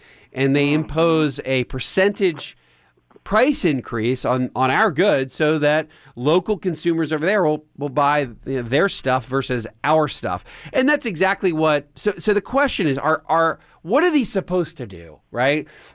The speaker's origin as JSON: {"language": "English", "town": "Coatesville", "region": "Pennsylvania", "country": "United States", "tie": "born or raised there", "said": "my hometown Lucan Steel Company from the town of Coatesville, Pennsylvania, where I grew up."}